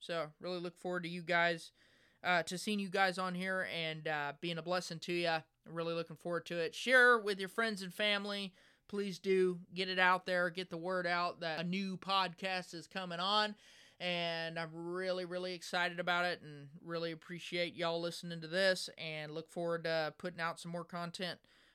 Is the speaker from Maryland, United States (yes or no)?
no; Texas, United States; I'm from Texas, and I attend a local Bible-believing church.